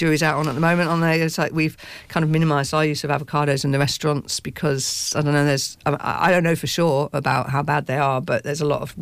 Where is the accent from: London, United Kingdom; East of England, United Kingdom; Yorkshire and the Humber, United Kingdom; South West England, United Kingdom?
East of England, United Kingdom; Cambridge; because obviously I'm from Cambridge